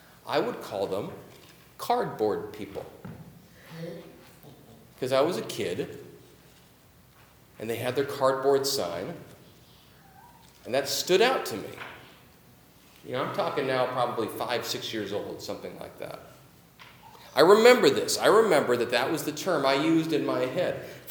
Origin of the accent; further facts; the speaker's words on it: Auburn, Washington, United States; I grew up in Auburn, in South King County. When I was a kid, Auburn had a population of about 40,000 people or so. It was not a wealthy town by any means.